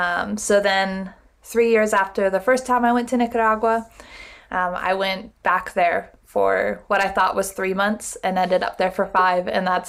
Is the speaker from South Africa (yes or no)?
no; United States; And even that, I felt like, okay, this is like everyday missions, but not in my home country again. Mm-hmm. And then I came back to the States